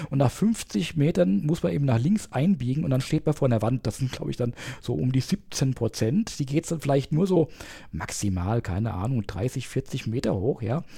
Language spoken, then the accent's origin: German; Langenlohnsheim, Rhineland-Palatinate, Germany; Ich hab das mal gemacht bei uns in Langenlohnsheim, da wo ich groß geworden bin.